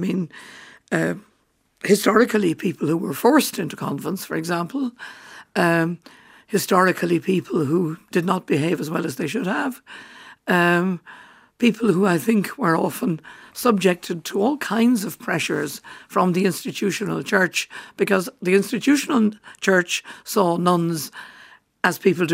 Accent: Cork, Munster, Ireland; I grew up in Cork

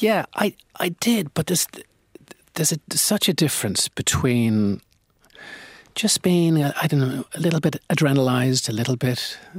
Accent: Dublin, Leinster, Ireland; I'm from Dublin, and I went to school in Belvedere College, where my father was a teacher

